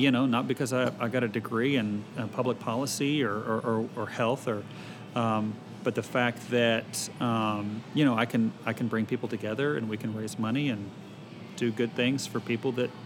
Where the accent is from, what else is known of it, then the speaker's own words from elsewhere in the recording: Little Rock, Arkansas, United States; I grew up in Southwest Little Rock, and I had two working parents.